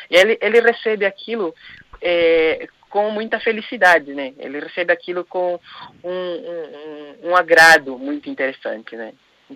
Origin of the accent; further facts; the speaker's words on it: Angola; now in Brazil; Eu sou angolano, apesar de morar no Brasil já há algum tempo, eu sou angolano.